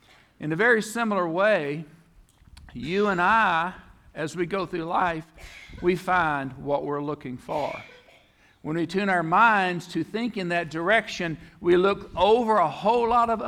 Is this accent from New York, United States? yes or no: no; Arkansas, United States; I grew up in South Arkansas.